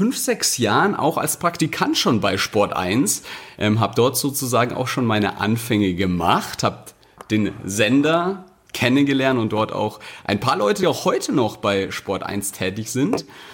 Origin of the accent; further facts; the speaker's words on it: Bavaria, Germany; Wir kommen aus Süddeutschland, aus der Münchner Ecke. Und na klar, wenn du dort aufwächst, auf die Welt kommst, dann bist du zwangsläufig mit Wintersport auch in Kontakt.